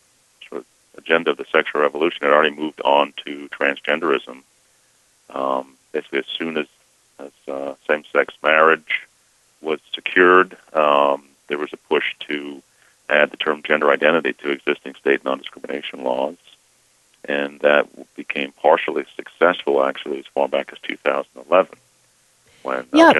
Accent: Massachusetts, United States; Well, you know, I mean, I grew up in a small town.

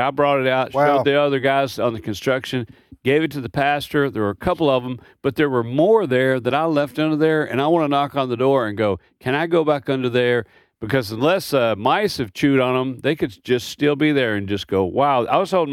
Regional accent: Kentucky, United States; You know, I grew up in Kentucky on the Indiana border, so there's a lot of back and forth there.

